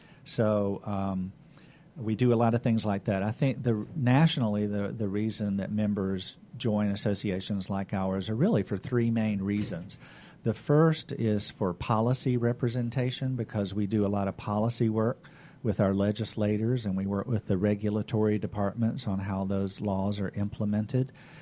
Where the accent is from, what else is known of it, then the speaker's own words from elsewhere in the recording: Huntsville, Alabama, United States; also born or lived in Panama City, Florida; Well, I was born in Panama City, Florida, raised in Huntsville, Alabama, have lots of various education.